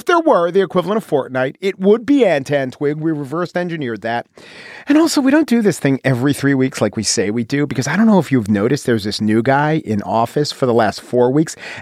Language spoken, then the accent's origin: English; New York, United States; Now, a lot of times as a New Yorker, I'll say